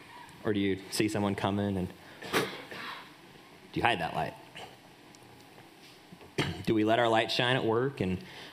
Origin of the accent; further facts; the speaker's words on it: Salt Lake City, Utah, United States; I was born and raised here in Salt Lake. Born and raised, WVC, the whole deal.